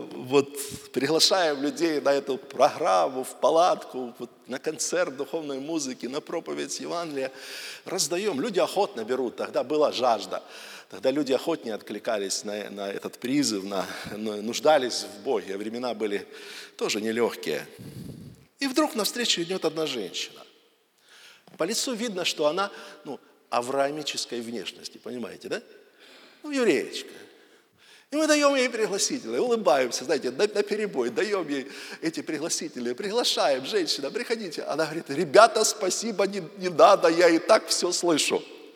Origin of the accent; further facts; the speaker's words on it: Donetsk, Donetsk Oblast, Ukraine; кстати, я из Донецка … я живу, служу в группе церквей там в Донецке